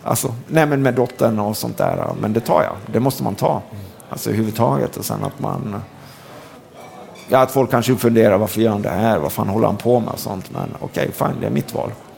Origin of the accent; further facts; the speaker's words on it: Dalarna County, Sweden; Det är en jävligt svår fråga för mig eftersom jag är dalmas och gillar choklad.